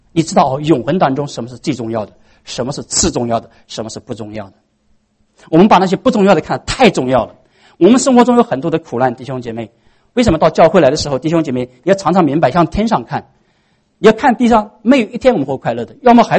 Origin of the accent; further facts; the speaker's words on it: China; 因为我们中国人不愿意把自己家丑跟人家讲的，是不是？